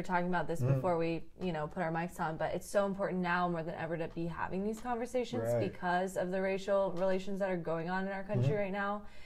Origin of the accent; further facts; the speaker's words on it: Ohio, United States; I mean, I'm from Ohio.